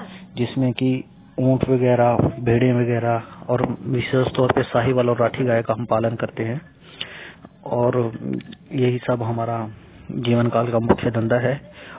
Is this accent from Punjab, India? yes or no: yes; Bathinda, Punjab, India; बठिंडा पंजाब से, पीछे से हम गंगानगर से बिलोंग करते हैं।